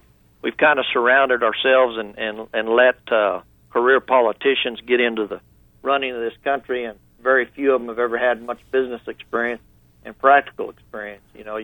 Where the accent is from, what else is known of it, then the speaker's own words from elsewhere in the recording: Reserve, New Mexico, United States; also born or lived in Springerville, Arizona; Well, actually, I was born in Springerville in the old Rock Hospital there, and then I was raised in the little town of Reserve, New Mexico, which is straight across the state line in New Mexico.